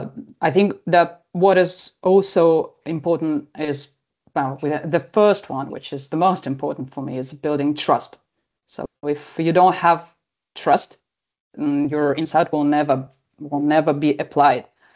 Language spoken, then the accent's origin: English; Russia; English is a second language; moved away as an adult; now in France; So originally I'm from Russia, and I spent the largest part of my career there. But like 6 years ago, I moved to France, and I work here since.